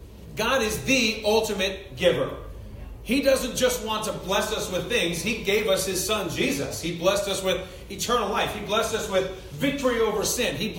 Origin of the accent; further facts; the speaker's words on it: Chicago, Illinois, United States; now in Laconia, United States; Growing up in Chicago, you didn't want to plant anything before Mother's Day.